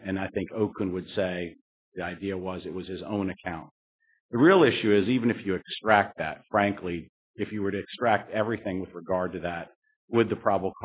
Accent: Norfolk, Virginia, United States; I'm from Norfolk, Virginia.

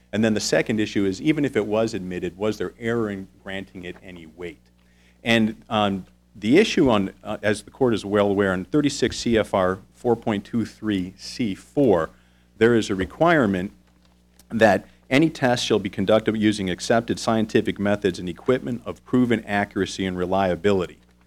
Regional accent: Virginia, United States; I'm from Loudoun County, Virginia, and I represent Carly Ahlstrom in the matter before you today.

